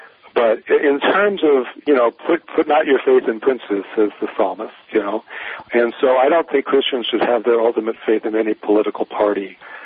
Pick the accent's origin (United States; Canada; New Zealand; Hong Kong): United States; Seattle, Washington; I grew up in Seattle area, Pacific Northwest.